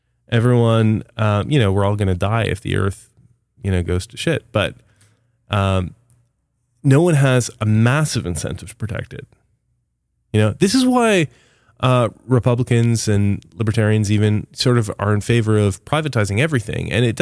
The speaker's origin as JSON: {"language": "English", "country": "Canada", "said": "So I'm from Canada."}